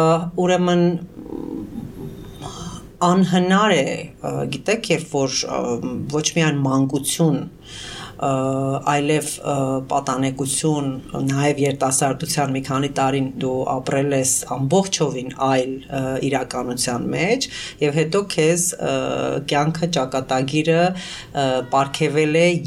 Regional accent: Aleppo, Aleppo Governorate, Syria; moved away as an adult; now in Armenia; ես 23 տարի ապրել եմ Հալեպում, երբեմն իմ ընկերները Հայաստանում չեն հավատում, որ ես ոչ միայն ծնվել եմ Հալեպում, այլ մեծացել եմ եւ բավական մինչեւ 22 տարի։

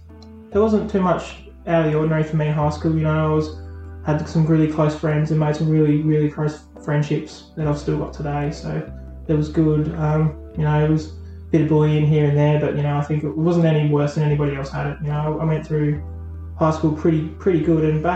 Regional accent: Burnie, Tasmania, Australia; also born or lived in Wynyard; I grew up in Burnie. I lived in Burnie. I moved out to Wynyard around when I was about 12, 13 when I moved to Wynyard, and then back to Burnie again.

